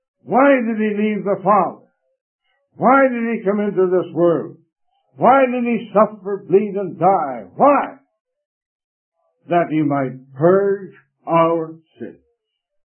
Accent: England, United Kingdom; at that time, being an Englishman, I was interested in the monarchy in England.

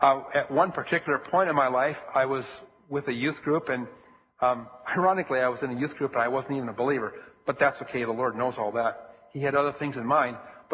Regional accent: Minnesota, United States; I grew up in Minnesota

